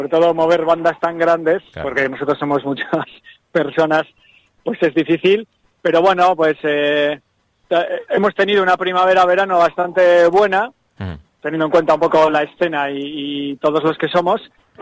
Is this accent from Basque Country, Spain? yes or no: yes; Bilbao, Basque Country, Spain; en la banda estamos pues cinco personas que somos de Bilbao alrededores